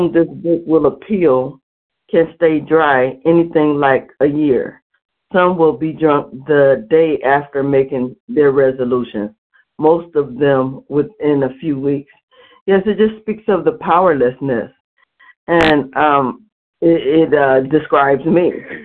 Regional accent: Cleveland, Ohio, United States; I'm from Cleveland, Ohio, compulsive overeater.

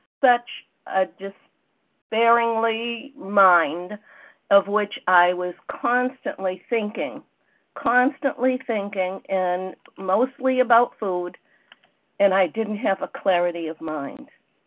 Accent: Massachusetts, United States; I'm from Massachusetts.

